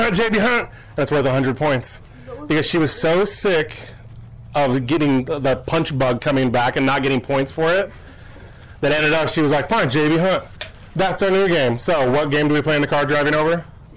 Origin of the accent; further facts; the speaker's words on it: Ogden, Utah, United States; So I grew up in that during the week. But growing up, so I grew up there in Ogden, Utah.